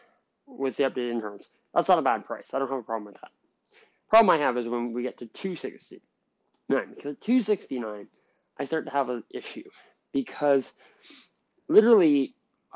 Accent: Canada; because I'm from Canada

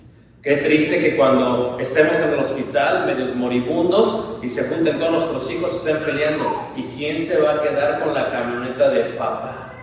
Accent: Mexico City, Mexico; moved away; Y llegamos ahí, no sé, yo soy de Ciudad de México, tal vez son de un pueblo

